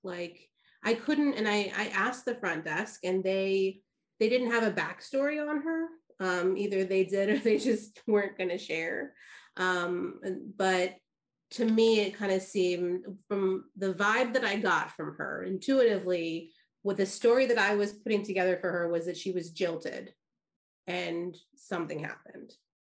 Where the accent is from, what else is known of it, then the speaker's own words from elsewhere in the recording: Dallas, Texas, United States; No, I'm from Dallas.